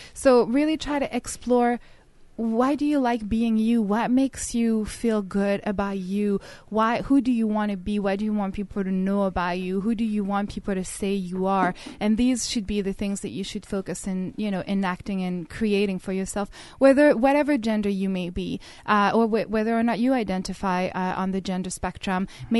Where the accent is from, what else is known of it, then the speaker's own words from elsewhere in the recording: France; I'm French, I was born and raised in France, which means I do understand the French culture, but the culture that I actually practice is more Sicilian.